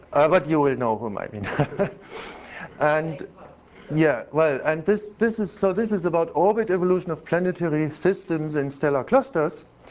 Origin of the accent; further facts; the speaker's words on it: Heidelberg, Baden-Württemberg, Germany; I'm from Heidelberg.